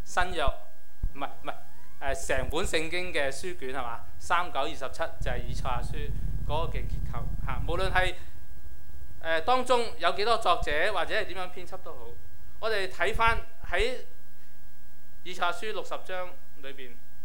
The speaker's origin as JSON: {"language": "Cantonese", "country": "Hong Kong", "said": "我哋香港人，我哋中國人"}